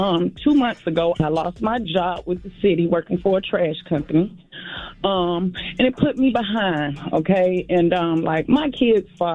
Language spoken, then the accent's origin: English; Augusta, Georgia, United States; I'm from Augusta.